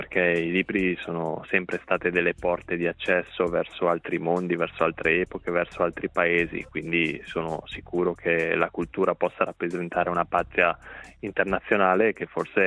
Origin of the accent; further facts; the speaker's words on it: Ticino, Switzerland; Io rispondo sempre che vengo dal sud della Svizzera e poi specifico che è la parte in cui si parla italiano.